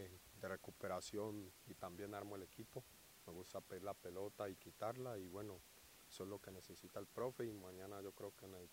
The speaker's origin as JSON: {"language": "Spanish", "country": "Colombia", "said": "Ustedes saben cómo somos los colombianos, somos muy alegres y pues eso nos caracteriza"}